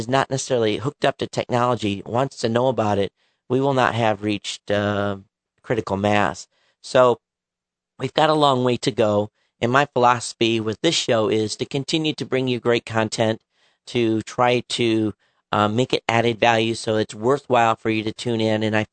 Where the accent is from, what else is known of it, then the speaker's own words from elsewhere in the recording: Quincy, Michigan, United States; I was raised in Michigan in a very rural community, and actually Quincy, Michigan.